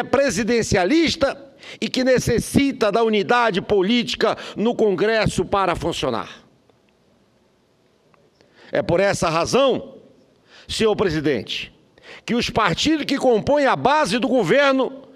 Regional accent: Roraima, Brazil; Porque sou roraimense.

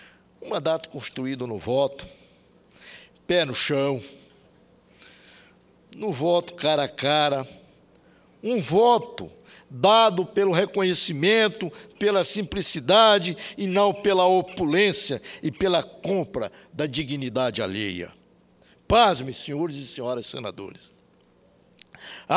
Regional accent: Mazagão, Amapá, Brazil; born there; Agora eu nasci no Amapá, nasci lá na cidade de Mazagão, viu, meu?

